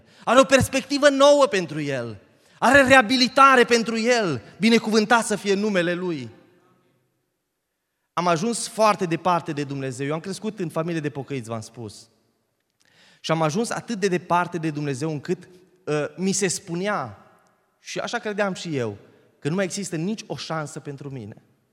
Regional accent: Italy; Eram adolescent, am crescut în Italia, eram din familie de pocăiți.

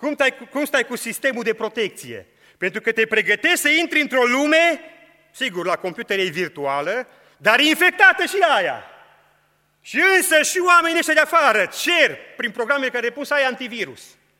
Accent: Romania; Eu am crescut în România la țară.

